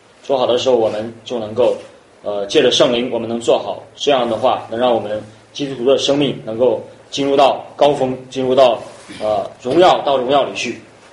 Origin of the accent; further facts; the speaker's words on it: China; 等候神不是说就是我们中国人想的啊